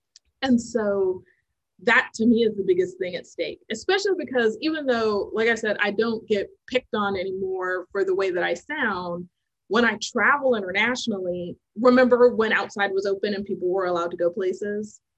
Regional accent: California, United States; growing up in the Bay Area is a very international place.

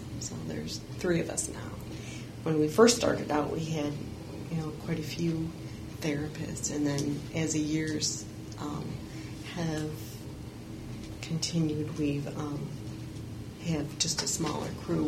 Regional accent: Lansing, Michigan, United States; My parents just recently moved away from that area, so we grew up in Lansing and always.

